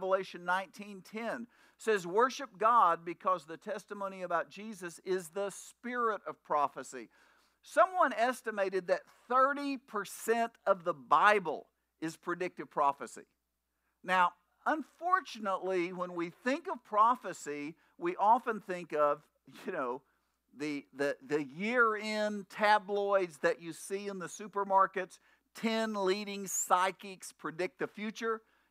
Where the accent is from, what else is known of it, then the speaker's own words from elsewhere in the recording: Bowlegs, Oklahoma, United States; Okay, I grew up in Bowlegs